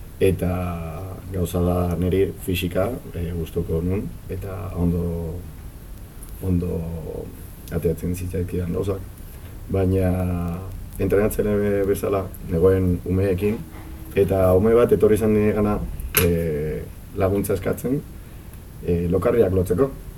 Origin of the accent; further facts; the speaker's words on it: San Sebastián, Basque Country, Spain; Ni Donostiarra naiz, betidanik bizi naizan